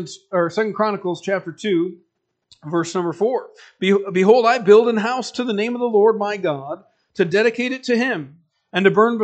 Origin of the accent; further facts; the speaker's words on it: Michigan, United States; I'm from Michigan, and Michigan is a lot of farmland. There's a lot of farmland in lower Michigan.